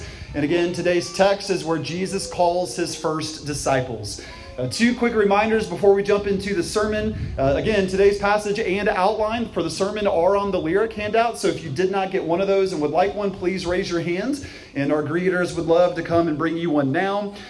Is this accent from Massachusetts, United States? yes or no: no; Charlotte, North Carolina, United States; For those who don't know, I grew up in Charlotte, North Carolina, and when I was a kid, Lake Norman was a big deal.